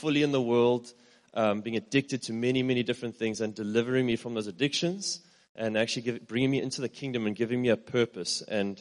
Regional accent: Richards Bay, KwaZulu-Natal, South Africa; And I'm from a little place called Richards Bay in KZN. So I was born in Richards Bay.

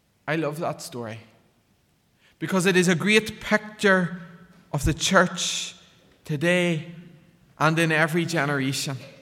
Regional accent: Northern Ireland, United Kingdom; I come from Ballygally and Tyrone originally, and maybe we like to think we're strategic because all the roads in the west go through the roundabout. That's at our wee village.

